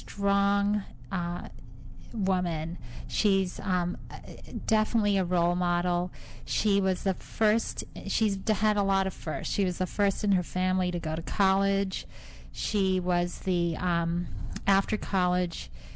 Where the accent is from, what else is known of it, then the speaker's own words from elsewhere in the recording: London, United Kingdom; born there; I was born in London. My mother is Nigerian. My father was Scottish.